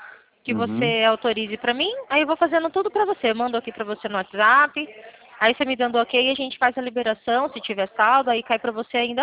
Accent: Paraná, Brazil; sou daqui do Paraná

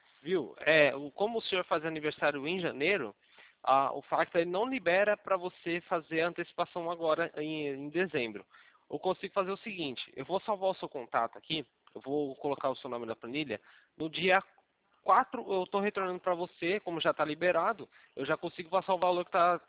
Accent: Mogi Guaçu, São Paulo, Brazil; pra gente que é daqui no interior daqui da região de Campinas, né? Sou de Mogi Guaçu.

